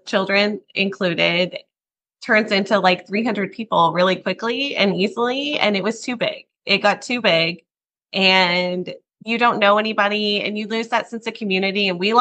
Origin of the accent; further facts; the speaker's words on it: Oklahoma, United States; now in Dallas-Fort Worth, United States; I am from Northern Oklahoma originally, but live in DFW now.